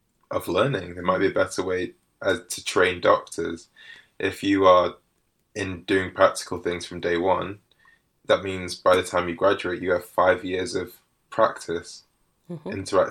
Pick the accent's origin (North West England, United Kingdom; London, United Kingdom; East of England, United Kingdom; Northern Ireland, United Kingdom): North West England, United Kingdom; Manchester; but I'd never really experienced it growing up in Manchester from birth. So I'd always been around black communities, specifically Nigerian communities.